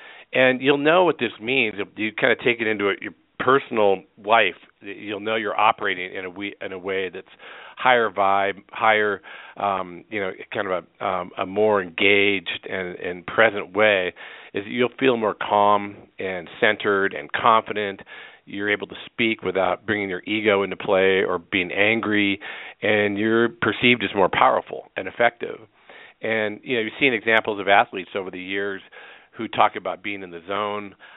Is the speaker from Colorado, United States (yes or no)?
yes; Carbondale, Colorado, United States; here in my hometown of Carbondale, Colorado